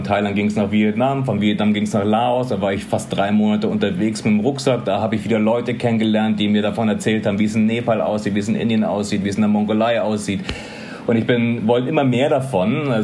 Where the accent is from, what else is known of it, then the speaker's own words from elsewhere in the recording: Munich, Bavaria, Germany; ich war ein Landei, ich bin in der Vorstadt von München aufgewachsen